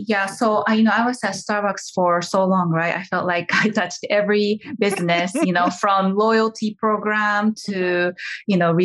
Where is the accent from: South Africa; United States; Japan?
Japan; English is a second language; I'm originally from Japan.